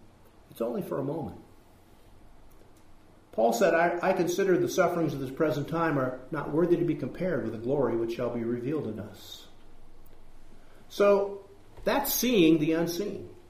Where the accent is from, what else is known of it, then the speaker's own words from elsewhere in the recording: California, United States; I grew up in Northern California. There were churches all up and down the I-5 corridor there, up in the Central Valley.